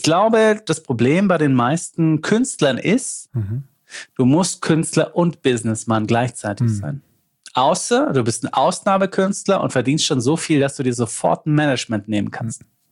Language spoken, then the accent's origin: German; Lindau, Bavaria, Germany; accent: Swabian; Ich schwätze nur Schwäbisch, ich bin der Bayer, aber wir schwätzen auch, weil aus Lindau.